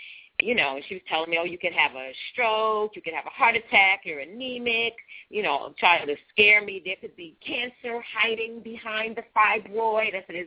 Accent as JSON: {"language": "English", "region": "New York", "country": "United States", "said": "Started out as an artist, actress, singer, dancer. I'm from New York. I moved to California."}